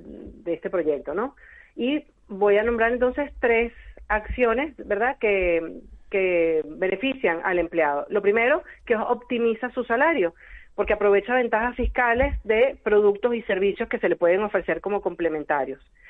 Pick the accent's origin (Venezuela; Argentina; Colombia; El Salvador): Venezuela; now in Spain; al llegar a España hace ya 5 años. Soy venezolana